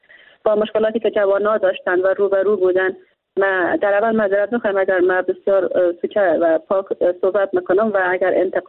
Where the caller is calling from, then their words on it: Bamyan, Afghanistan; از ولایت بامیان هستم،